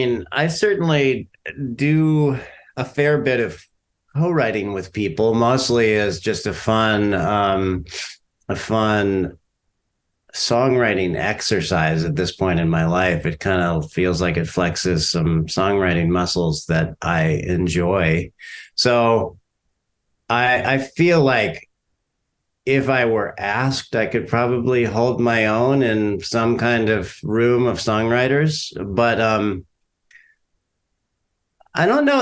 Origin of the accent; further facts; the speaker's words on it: California, United States; I grew up in Orange County. I wasn't in LA, but LA was close enough that it felt like that was a place I needed to get away from.